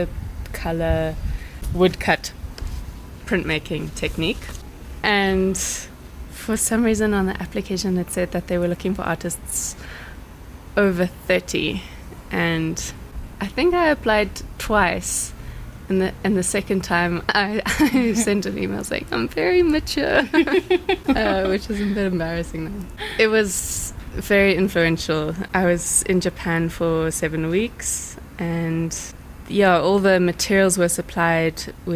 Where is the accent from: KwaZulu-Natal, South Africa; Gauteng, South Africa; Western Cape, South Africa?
Western Cape, South Africa; Cape Town; now in Belgium; I'm a South African artist, originally from Cape Town. I'm currently studying in Belgium at a place called Kask.